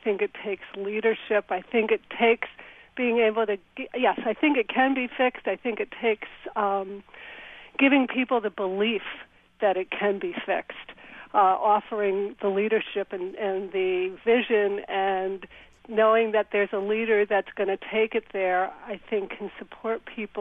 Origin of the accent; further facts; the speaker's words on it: Newark, New Jersey, United States; I grew up in Newark. I grew up through the era of the riots.